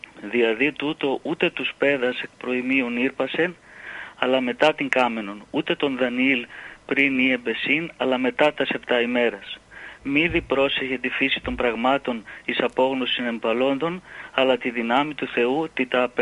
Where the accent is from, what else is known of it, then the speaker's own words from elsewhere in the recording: Limassol, Limassol District, Cyprus; είμαι από τη Λεμεσό.